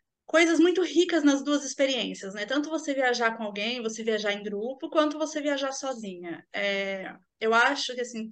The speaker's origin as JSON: {"language": "Portuguese", "town": "Santo André", "region": "São Paulo", "country": "Brazil", "said": "Eu sou de Santo"}